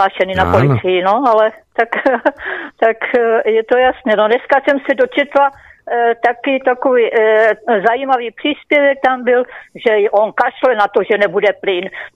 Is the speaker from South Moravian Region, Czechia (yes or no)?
yes; Znojmo, South Moravian Region, Czechia; podepisovala petici v mém rodném městě ve Znojmě